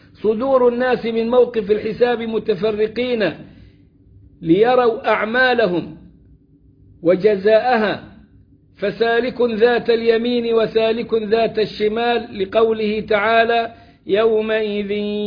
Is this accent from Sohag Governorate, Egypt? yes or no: yes; Sohag, Sohag Governorate, Egypt; والناس يشوفوني يقولون أنت من المنصورة، أقول أنا من سوهاج، يقول لي من المنصورة، عمي أنا من سوهاج